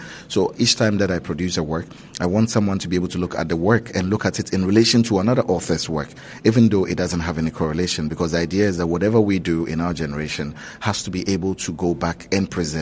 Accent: Accra, Greater Accra, Ghana; also born or lived in Tamale; I was born in Tamale in the late 80s, but I grew up in Accra.

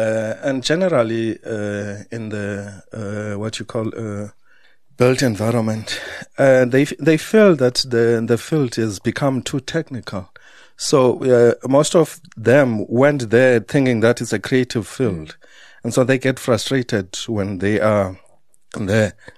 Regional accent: Queenstown, Eastern Cape, South Africa; born there; because I had traveled all the way from the Eastern Cape, and because I was born in Queenstown.

